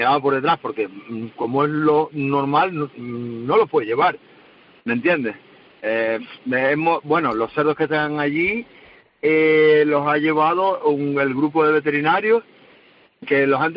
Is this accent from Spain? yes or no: yes; La Palma, Canary Islands, Spain; es que yo soy de La Palma, pero estaba trabajando en Tenerife